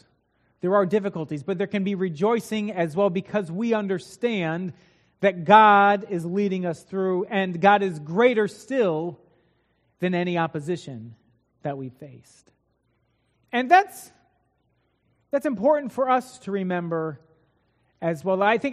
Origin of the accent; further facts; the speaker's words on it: Midwest, United States; I just carried on because I'm a Midwesterner, and that's what we do.